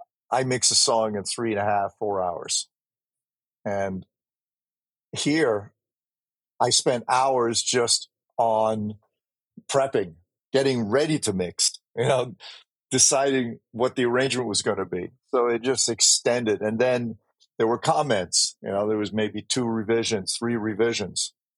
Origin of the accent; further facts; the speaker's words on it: New York City, New York, United States; You know, of course, growing up in New York City, I understand that quite well.